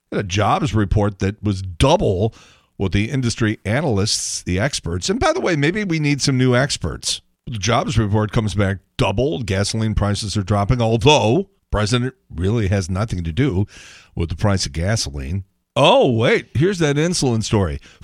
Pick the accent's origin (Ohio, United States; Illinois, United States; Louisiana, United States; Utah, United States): Illinois, United States; Chicago; growing up in Chicago with my uncle playing on the team.